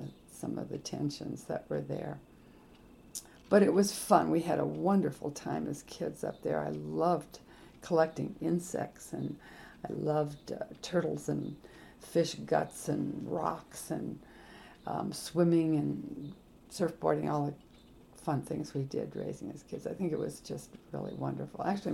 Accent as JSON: {"language": "English", "region": "Minnesota", "country": "United States", "tie": "born or raised there", "also_born_or_lived": "St. Paul, Minnesota", "said": "I was born in St. Paul, Minnesota in 1944."}